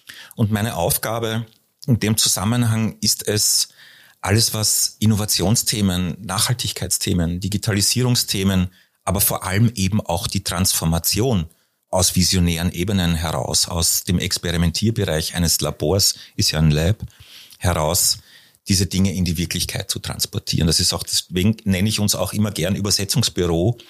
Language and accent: German; Austria; moved away as an adult; also born or lived in Hamburg; now in Berlin, Germany